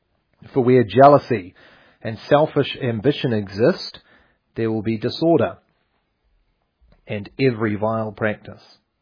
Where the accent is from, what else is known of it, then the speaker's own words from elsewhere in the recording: New Zealand; we hail from New Zealand, the mightiest country in the world. Really south. Like really south. Gloriously green. Filled with beautiful accents. And we come from Covenant Presbyterian Church.